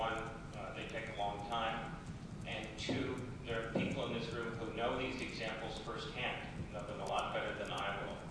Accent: United States; I'm an American, that's something you may have noticed as well

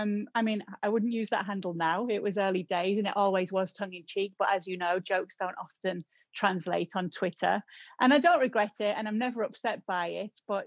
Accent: Middlesbrough, North East England, United Kingdom; accent: Middlesbrough; I have a Middlesbrough accent because I was born and raised in Middlesbrough, and Middlesbrough made me who I am and made me love football because it's a town that loves its football club.

